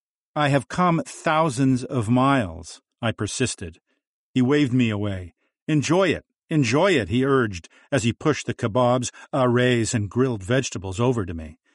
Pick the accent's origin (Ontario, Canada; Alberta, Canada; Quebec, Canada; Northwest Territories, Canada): Alberta, Canada; Edmonton; just like I did growing up in Edmonton.